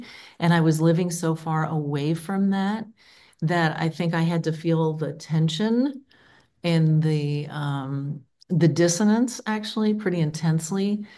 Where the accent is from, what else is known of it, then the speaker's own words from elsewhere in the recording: Kentucky, United States; also born or lived in Atlanta / Chicago; I am native to the Cincinnati area. I grew up in Northern Kentucky. And then after college, I moved away for about 10 years. I lived in Atlanta and Chicago.